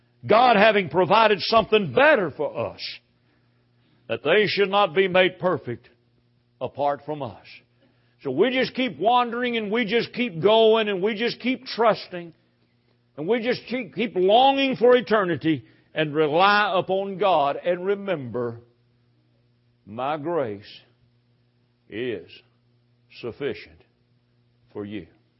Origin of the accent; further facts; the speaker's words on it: Louisville, Kentucky, United States; Well, I grew up in Louisville, Kentucky, and Fort Knox is just a few miles south from where I grew up.